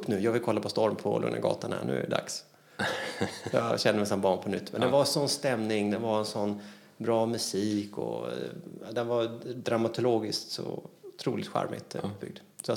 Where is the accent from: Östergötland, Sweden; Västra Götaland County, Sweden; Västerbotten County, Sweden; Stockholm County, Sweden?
Västra Götaland County, Sweden; Gothenburg; Som gammal göteborgare, vet du, så ligger de varmt om hjärtat.